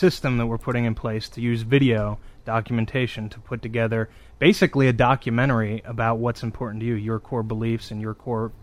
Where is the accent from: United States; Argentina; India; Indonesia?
United States; Pennsylvania; I'm from Center County, Pennsylvania.